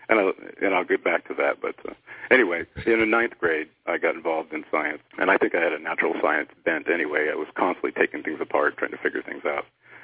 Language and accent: English; Arkansas, United States; also born or lived in California; Well, I was born in California, and by the time I was three, my folks moved us back to the Midwest, and specifically we ended up in the northwest corner of Arkansas.